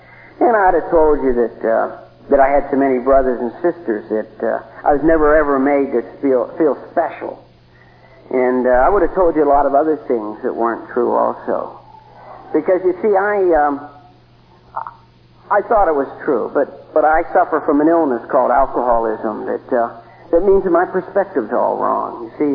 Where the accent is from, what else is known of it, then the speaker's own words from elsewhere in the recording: United States; born there; I was born on a river, not as clean as this one. I was born on the Ohio River